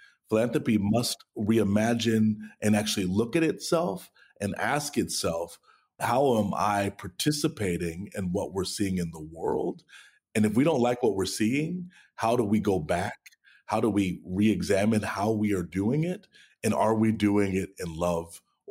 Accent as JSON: {"language": "English", "town": "Dallas", "region": "Texas", "country": "United States", "said": "I'm from South Dallas, Texas. My grandmother was a janitor."}